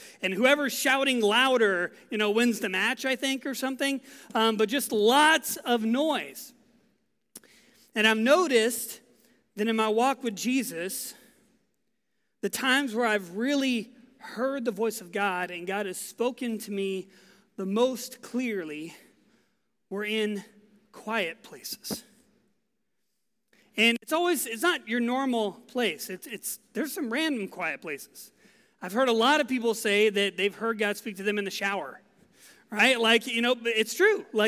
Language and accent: English; Texas, United States; I grew up in West Texas. You would think I would like the warm weather. I'm used to it.